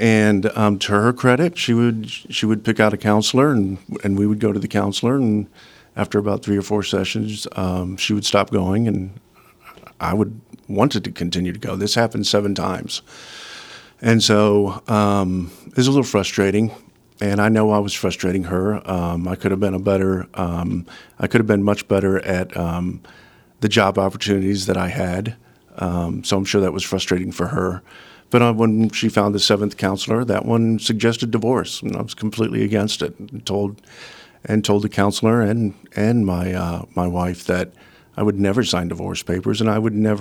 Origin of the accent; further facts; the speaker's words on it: Tampa, Florida, United States; I grew up in Tampa, and my mom and dad married in 1952. They had three boys.